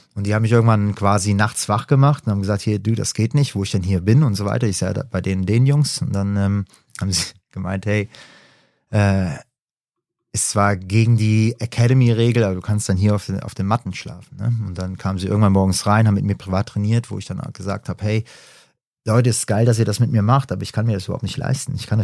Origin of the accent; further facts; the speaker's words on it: Hesse, Germany; Es haben immer Leute gedacht, ich wäre Ausländer, wenn ich mit ihnen rede. Ah, wo kommst du denn her? Ja, von hier.